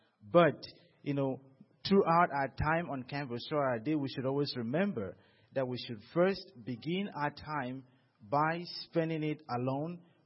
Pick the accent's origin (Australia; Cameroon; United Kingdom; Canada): Cameroon; now in United States; as you guys know, I come from Cameroon. I come from Cameroon, and as a student, I traveled long ways to come to America.